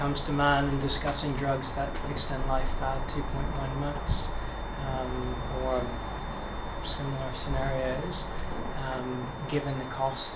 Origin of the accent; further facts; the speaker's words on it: United States; now in United Kingdom; obviously I'm from the States where our system is much different for paying for healthcare